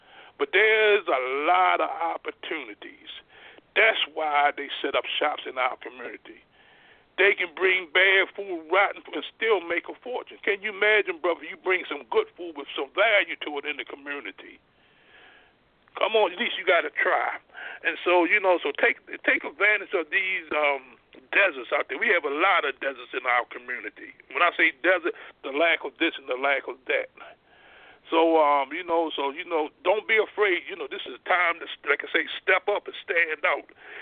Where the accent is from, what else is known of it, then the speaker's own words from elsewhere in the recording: the South, United States; we come from the dirt, you know, we come from the South, you know, and we know how, you know, our ancestors, my father and all, they were farmers